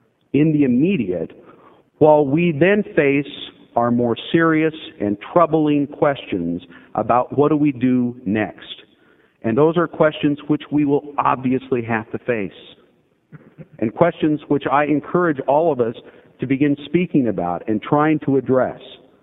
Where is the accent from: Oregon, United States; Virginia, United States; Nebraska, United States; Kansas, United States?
Oregon, United States; Bend; I was born and raised in Bend, and we didn't have a lot of money.